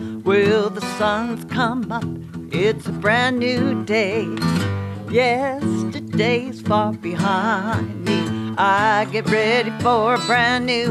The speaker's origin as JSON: {"language": "English", "region": "Washington", "country": "United States", "tie": "born or raised there", "also_born_or_lived": "Colorado", "said": "I was living in Colorado. I grew up in Washington State."}